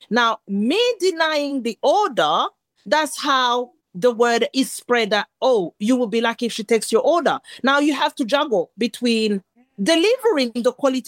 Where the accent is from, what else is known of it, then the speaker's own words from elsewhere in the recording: Burundi; now in United Kingdom; I was an immigrant from Burundi to the UK.